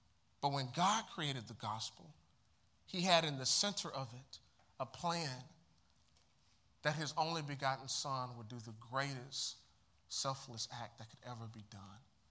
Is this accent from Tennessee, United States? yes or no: yes; Chattanooga, Tennessee, United States; Violence is plentiful across the greater Chattanooga region." This is my hometown, y'all, and it hurts.